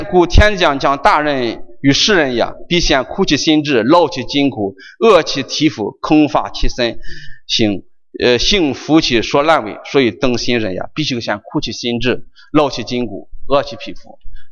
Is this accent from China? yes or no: yes; China; 我中国人经常有时候说这个